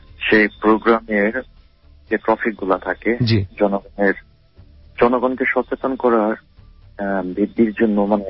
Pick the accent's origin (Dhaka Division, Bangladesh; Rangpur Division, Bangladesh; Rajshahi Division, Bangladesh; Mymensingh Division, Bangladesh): Dhaka Division, Bangladesh; Gazipur; আমার দেশের বাড়ি গাজীপুরে